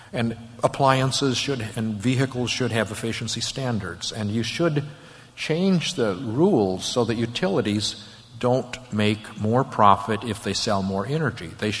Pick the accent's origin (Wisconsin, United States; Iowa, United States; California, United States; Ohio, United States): Iowa, United States; I'm an independent, but I come from Iowa, and I consider myself in most ways conservative